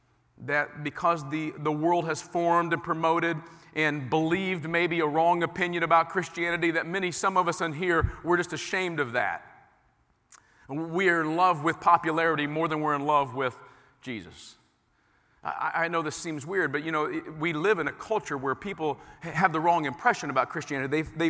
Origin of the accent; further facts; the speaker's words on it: Indianapolis, Indiana, United States; I grew up very poor. You guys know this. I grew up in Indianapolis, and we were poor.